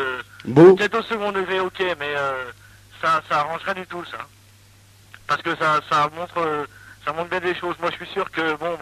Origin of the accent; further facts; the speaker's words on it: Grand Est, France; born there; Moi, je suis français plus récent, je suis né dans les Vosges.